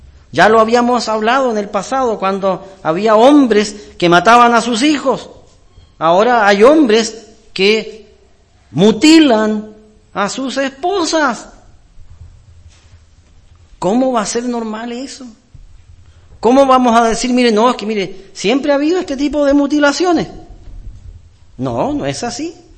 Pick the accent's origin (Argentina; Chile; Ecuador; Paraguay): Chile; Esta semana, como ciudadanos chilenos, vivimos una noticia